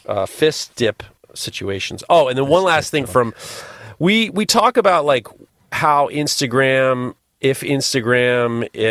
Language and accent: English; Canada; But being Canadian, I have to say sorry for boring you.